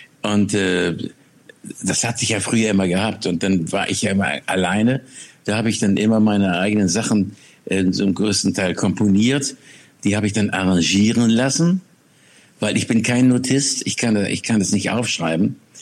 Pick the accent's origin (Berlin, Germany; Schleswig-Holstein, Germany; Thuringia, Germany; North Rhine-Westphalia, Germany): Schleswig-Holstein, Germany; war mal von Schleswig-Holstein, wo ich groß geworden bin